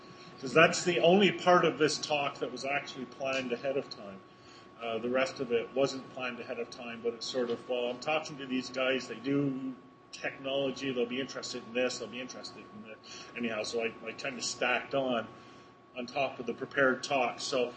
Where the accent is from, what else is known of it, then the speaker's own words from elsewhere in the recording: Ontario, Canada; also born or lived in Montreal; When I was a kid, I grew up in a small town in eastern Ontario. I was born in Montreal, and I'm born and bred a Montreal Expos fan.